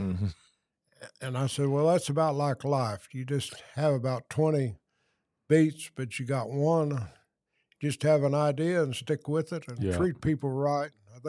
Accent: United States; See, there was 200 and some dairies when I grew up in Logan County

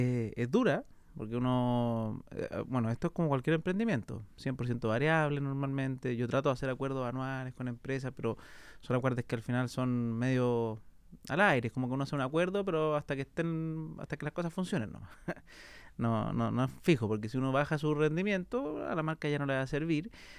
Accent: Chile; pero como en chileno, yo no seguía por lo menos en ese minuto a alguien que estuviera tratando de hacerla.

